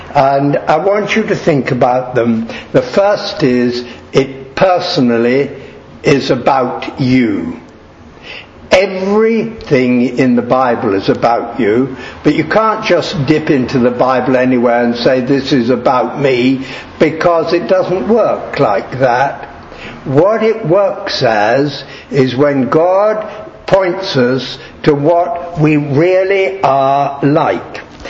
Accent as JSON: {"language": "English", "country": "India", "tie": "born there", "said": "I was born in India as a member of the British Empire, and I had no doubt about it as I grew up."}